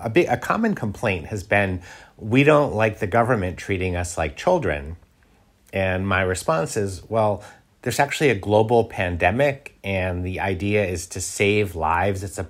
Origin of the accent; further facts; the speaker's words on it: United States; I stayed in because I'm an American and I follow rules.